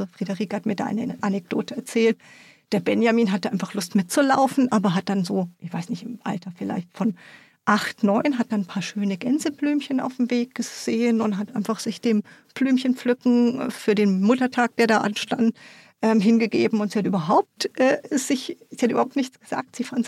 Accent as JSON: {"language": "German", "town": "Freiburg", "region": "Baden-Württemberg", "country": "Germany", "tie": "born or raised there", "accent": "Baden", "moved": "as an adult", "lives_now": "Flensburg, Germany", "said": "ich komme ja eigentlich aus Freiburg und bin im Schwarzwald aufgewachsen, halt vielleicht auch ein bisschen in meinem badischen Dialekt und bin dann vor 2,5 Jahren vom äußersten Süden sozusagen in den äußersten Norden gezogen, nach Flensburg."}